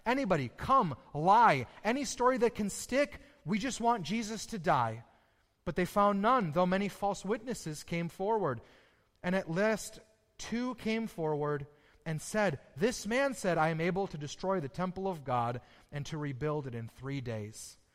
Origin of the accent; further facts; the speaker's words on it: United States; we're Americans. We're really used to our rights as American